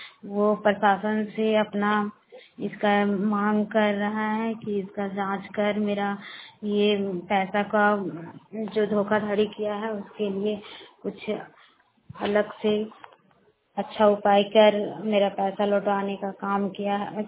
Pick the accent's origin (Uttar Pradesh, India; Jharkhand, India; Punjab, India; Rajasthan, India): Jharkhand, India; Barkagaon; बड़का गांव प्रखंड की रहने वाली हूँ